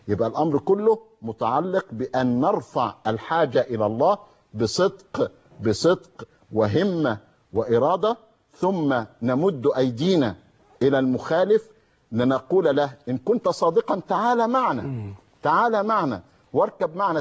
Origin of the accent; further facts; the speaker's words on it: Egypt; ويقول: أنت مصري؟ قلت له: نعم، كل عز وافتخار.